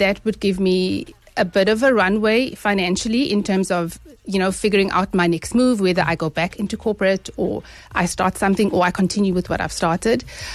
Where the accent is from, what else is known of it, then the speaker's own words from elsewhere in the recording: South Africa; So definitely, as a South African, losing your job, there is no time or there's no right time to lose your job, especially as a South African.